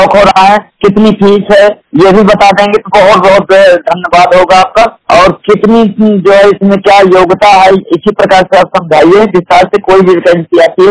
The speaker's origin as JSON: {"language": "Hindi", "town": "Banda", "region": "Uttar Pradesh", "country": "India", "tie": "born or raised there", "said": "मैं बांदा उत्तर प्रदेश का मूल निवासी हूँ।"}